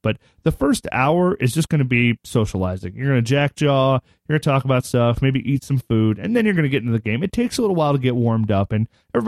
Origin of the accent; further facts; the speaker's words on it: United States; This is the area. I'm American. I own this area around me where I stand.